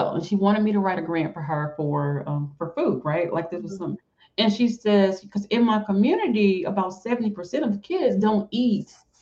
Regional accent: Alabama, United States; I'm from Alabama.

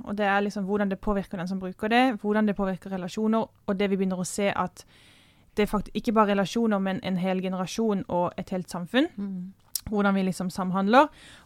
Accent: Kristiansand, Agder, Norway; also born or lived in Trondheim; Jeg kommer jo fra Flekkerøya utenfor Kristiansand

